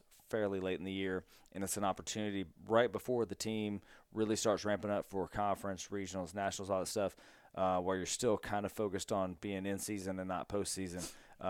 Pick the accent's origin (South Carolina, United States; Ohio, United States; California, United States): South Carolina, United States; because we're both from South Carolina.